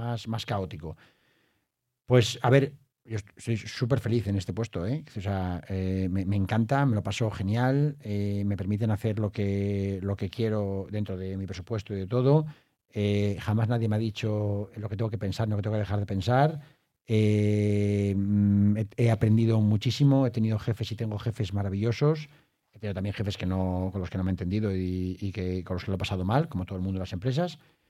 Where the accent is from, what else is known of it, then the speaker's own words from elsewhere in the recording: Oviedo, Asturias, Spain; yo soy de Oviedo de siempre, pero también, por ejemplo, me considero riosellano, de alguna manera, quiero decir, porque he pasado los veranos de mi vida allí